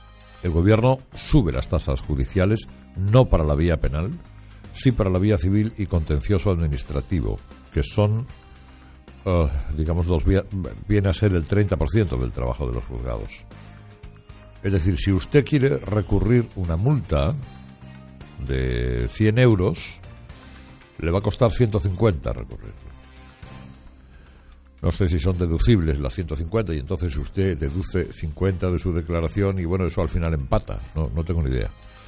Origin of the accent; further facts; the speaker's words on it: Spain; como los españoles tenemos una pinta de pringar últimamente que nos salimos